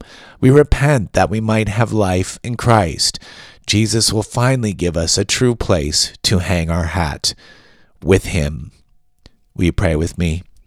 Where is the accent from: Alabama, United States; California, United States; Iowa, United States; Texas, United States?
Iowa, United States; Belle Plaine; also born or lived in West Lafayette; I was born in Iowa City, Iowa. That was where the hospital was. That was not home. I lived in Belle Plaine, Iowa, and just outside it, and for a time, that was home.